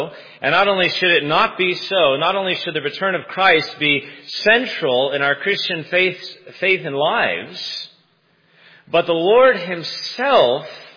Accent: Huntington Beach, California, United States; At least that's my connotation growing up in Huntington Beach, California. There's always somebody down by the pier.

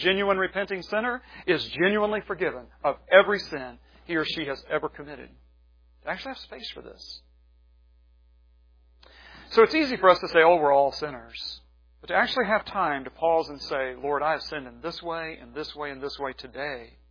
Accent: West Virginia, United States; the old-timey preachers I grew up with in West Virginia, these are preachers who sang their sermons.

